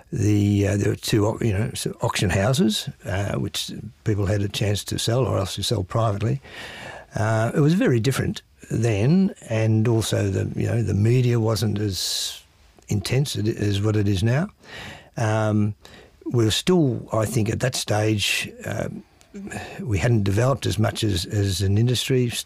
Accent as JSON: {"language": "English", "town": "North Melbourne", "region": "Victoria", "country": "Australia", "tie": "born or raised there", "said": "when I was growing up in North Melbourne"}